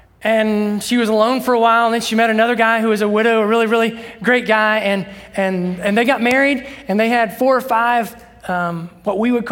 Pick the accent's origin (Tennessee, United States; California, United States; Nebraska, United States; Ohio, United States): Ohio, United States; when I was a junior at the little church that I grew up in Southern Ohio.